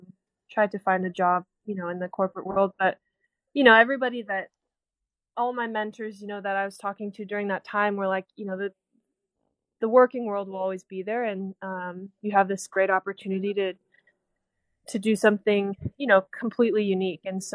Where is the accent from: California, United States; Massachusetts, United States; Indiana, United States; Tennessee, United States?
California, United States; growing up in the Silicon Valley and kind of seeing the VC world and the startup world and all